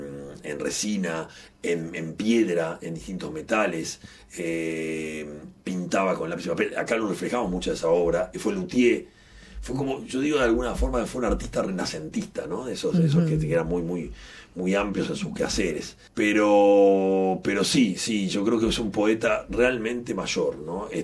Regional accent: Argentina; gente, en mi país, en Argentina, somos muy de estar muy tangueros

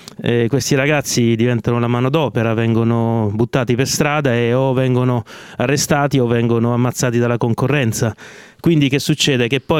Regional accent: Cerignola, Apulia, Italy; born there; io sono nato a Cerignola in Puglia, mia madre è calabrese, mio padre è lucano

